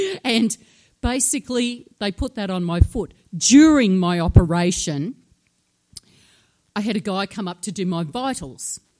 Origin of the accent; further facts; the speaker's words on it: Australia; And I said, I'm an Aussie, Aussie-American. I'm very black and white.